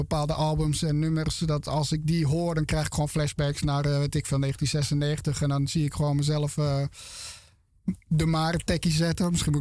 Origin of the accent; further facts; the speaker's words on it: Alkmaar, North Holland, Netherlands; ik kom uit Alkmaar in de wijk waar ik woonde.